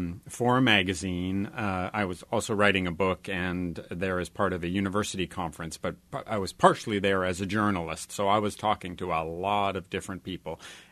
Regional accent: Canada; moved away as an adult; now in United States; I'm Canadian, but I've spent all my adult life in America.

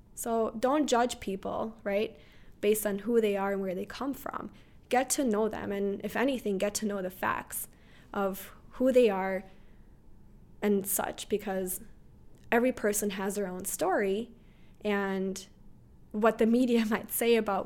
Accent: Bosnia & Herzegovina; now in United States; And I freaked out because I'm thinking, well, hell, I'm Muslim. I'm from Bosnia.

